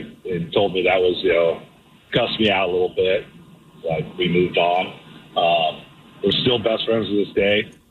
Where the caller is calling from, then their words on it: Delaware, United States; from Delaware.